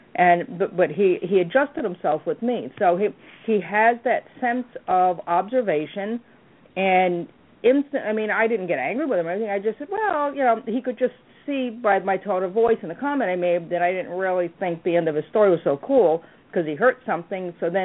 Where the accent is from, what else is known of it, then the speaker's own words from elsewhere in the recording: New York, United States; I'm from Long Island. I mean, it's not a big town